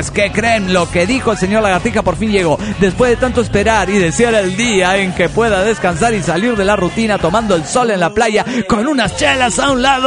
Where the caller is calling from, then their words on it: Monterrey, Nuevo León, Mexico; de Monterrey, Nuevo León, México.